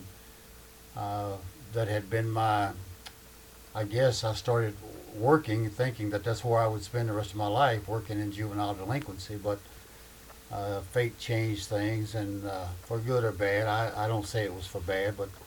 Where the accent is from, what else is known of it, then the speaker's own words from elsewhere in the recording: Cynthiana, Kentucky, United States; Well, I was born in Cynthiana, Kentucky, which is Harrison County, and on May 17, 1939, I grew up down there as a youngster